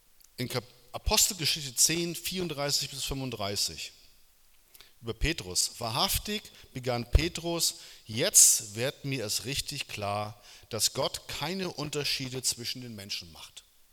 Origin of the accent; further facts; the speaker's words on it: Northern Germany, Germany; einen großen Männerkreis, den ich seit Jahren schon leite in der Kirche, wo ich herkomme, aus Norddeutschland.